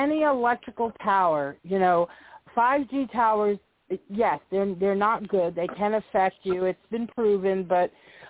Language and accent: English; Central Islip, New York, United States; I grew up in Central Islip when I was a kid. You know, we had family there.